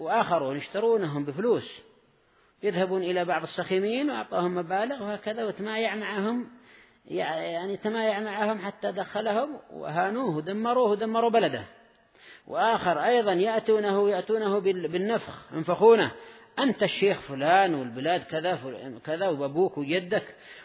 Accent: Yemen; عندنا في اليمن

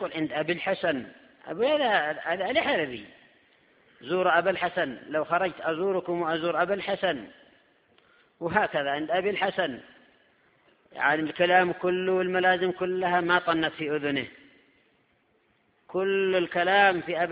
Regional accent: Yemen

